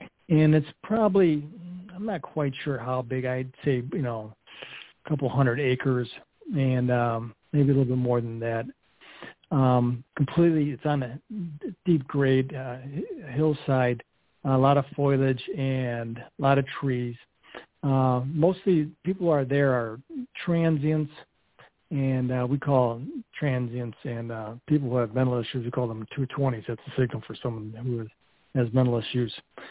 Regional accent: Chicago, Illinois, United States; moved away as an adult; also born or lived in Calumet City, Illinois / Wyoming; That I was born and raised in Chicago, then moved to Cal City, and I became a policeman there in 1980.

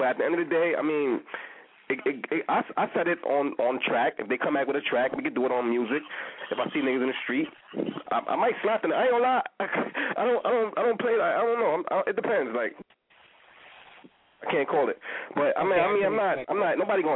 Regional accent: Bronx, New York, United States; Like, I'm from the South Bronx, my nigga.

